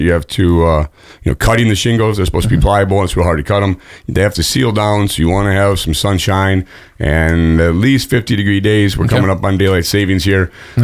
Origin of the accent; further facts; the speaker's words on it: Wisconsin, United States; now in South Dakota, United States; Been doing construction my whole life, but absolutely love the state of South Dakota. I came from Wisconsin, and this is where we're at nowadays.